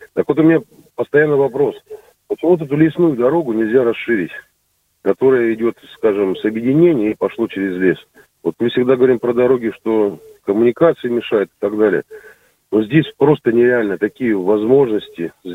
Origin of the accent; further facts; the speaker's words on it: Russia; Я вот сказал, что я вырос и прожил на Богданке, сейчас живу в Зайцовском районе.